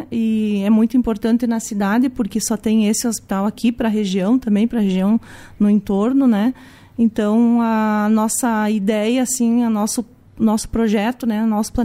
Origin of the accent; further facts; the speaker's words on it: Tenente Portela, Rio Grande do Sul, Brazil; Eu venho do município de Tenente Portela, né?